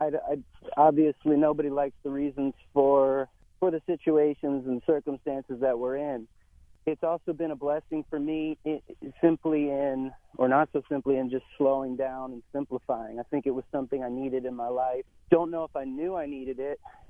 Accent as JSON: {"language": "English", "town": "Langhorne", "region": "Pennsylvania", "country": "United States", "also_born_or_lived": "California", "said": "I'm from Philly area, from the burbs, Langhorne, PA, Bucks County. But I was living out in California."}